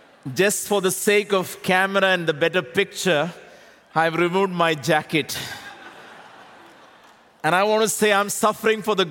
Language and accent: English; India; you know that I'm from India